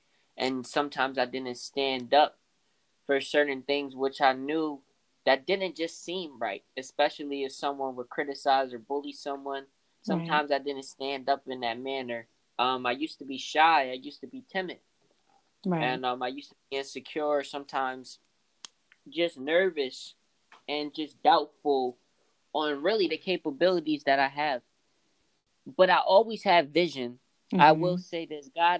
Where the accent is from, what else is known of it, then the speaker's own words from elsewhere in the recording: Philadelphia, Pennsylvania, United States; So yeah, growing up in Philly, I think like it impacted me to know the what needs to be fixed and how we need to even come together. You know, just growing up in Philly